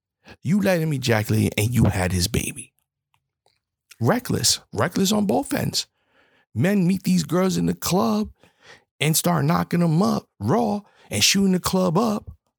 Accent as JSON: {"language": "English", "region": "New York", "country": "United States", "tie": "born or raised there", "said": "But see, isn't it part of growing up in New York?"}